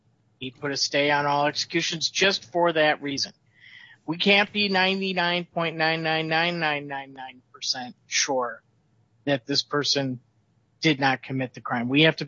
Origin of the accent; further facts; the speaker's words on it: Illinois, United States; I'm from Illinois.